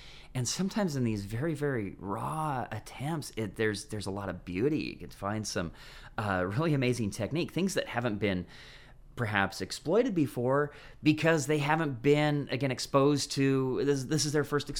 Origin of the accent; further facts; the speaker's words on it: United States; moved away; growing up in the States and coming here, you know, it's a change.